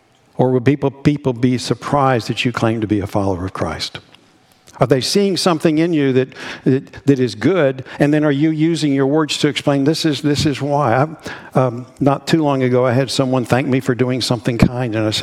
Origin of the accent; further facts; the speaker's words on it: United States; And there's not been many times I've seen growing up in America that there's been such a divisive kind of culture that we have.